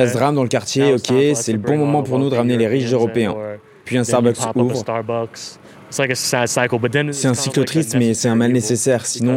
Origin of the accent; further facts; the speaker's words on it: New York, United States; French is a second language; Je viens de New York. J'ai vécu à Brooklyn et j'aurai 28 ans dans 3 jours.